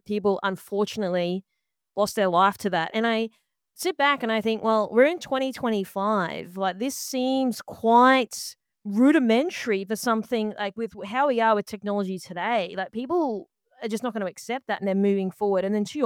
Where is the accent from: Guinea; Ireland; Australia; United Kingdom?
Australia; now in United States; So I'm an Australian, I live in the US